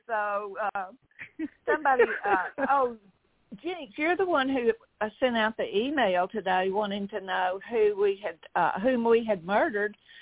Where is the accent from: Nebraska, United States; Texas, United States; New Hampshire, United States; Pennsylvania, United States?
Texas, United States; Kilgore; also born or lived in Birmingham, United States; I was born in Kilgore in East Texas. Lived there all my life until Caleb and I married. And then we've lived a little bit of everywhere. Spent 10 years in Alabama, so I still have a little bit of Alabama in my talk.